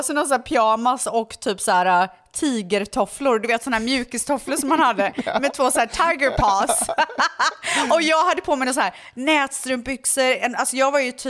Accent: Borås, Västra Götaland County, Sweden; alltså jag var ändå från Borås.

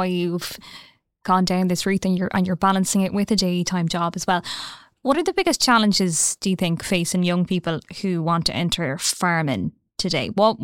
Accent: Ireland; As Irish people, we know a lot about farming because it's probably the biggest job in the country.

